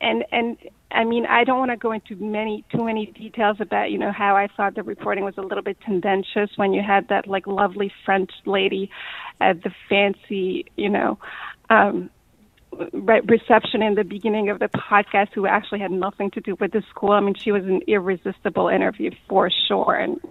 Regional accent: Hungary; now in United States; I'm an immigrant. So I'm a white person, but I'm from Hungary. I did not grow up in this country.

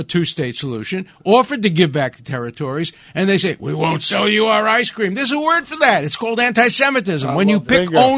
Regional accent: Brooklyn, New York, United States; in Brooklyn. I listened to this station growing up as a kid.

